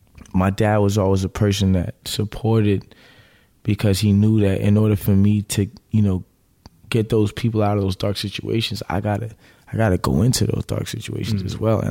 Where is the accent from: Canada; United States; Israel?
Canada; Toronto, Ontario; born there; I was born in Toronto. Mount Sinai Hospital downtown.